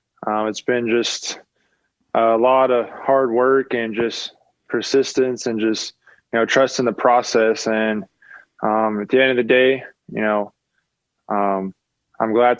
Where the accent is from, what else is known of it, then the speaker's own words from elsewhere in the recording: Houston, Texas, United States; I grew up in Houston, so I was everything Houston guy.